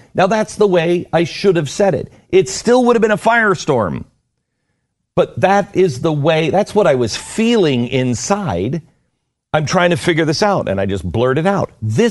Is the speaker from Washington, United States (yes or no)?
yes; Seattle, Washington, United States; And by the way, I grew up in Seattle.